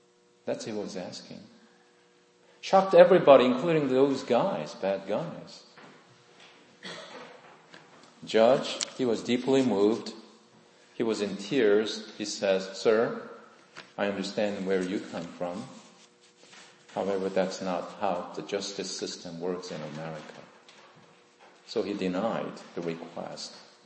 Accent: South Korea; English is a second language; I was born and raised in South Korea

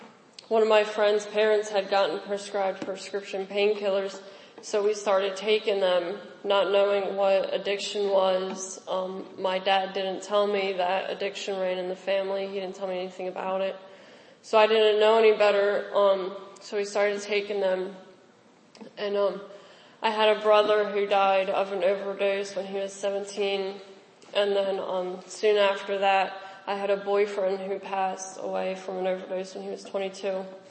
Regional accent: Pennsylvania, United States; I'm 21. I've been in the program about 10 months. I'm from Bucks County.

